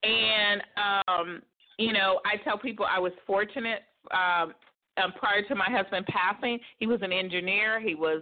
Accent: Los Angeles, California, United States; LA, it's time for me to plant seeds in my hometown.

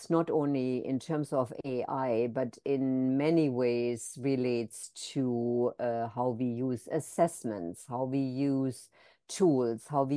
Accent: Germany; English is a second language; moved away as an adult; also born or lived in United Kingdom / Canada; now in United States; I am originally from Germany, grew up in Germany, and then my husband and I spent 10 years in the UK and 10 years in Canada before we came to the United States. So I picked up a little bit of all the accents

